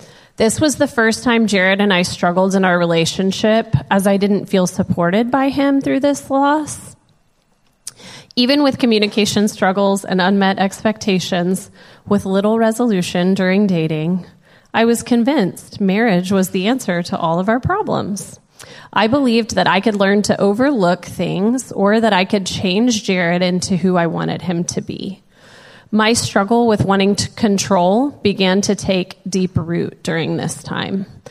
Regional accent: Dallas, Texas, United States; That's me. … I was born and raised here in Dallas.

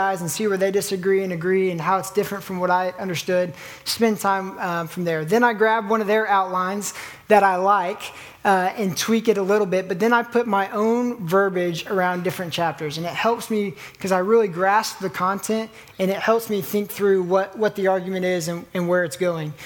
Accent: Oklahoma, United States; But wrestling, I grew up in Oklahoma, that's our sport.

